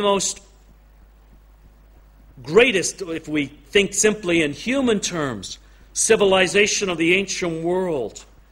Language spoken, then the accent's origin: English; England, United Kingdom; also born or lived in Canada; I grew up here in England, born in the Midlands, and before we went to Canada, I would remember December the 26th of St. Stephen's Day.